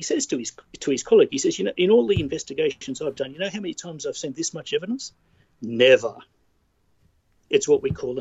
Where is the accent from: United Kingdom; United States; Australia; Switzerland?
Australia; Melbourne, Victoria; I grew up in Melbourne, the usual white middle class guy.